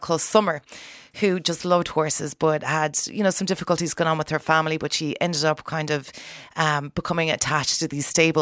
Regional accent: Connacht, Ireland; I'm actually from Connemara.

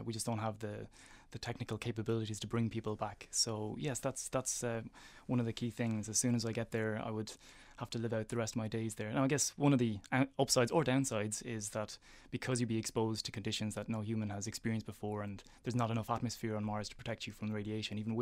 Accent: Leinster, Ireland; also born or lived in Dublin, Ireland / United States; I grew up in Kildare on a small farm.

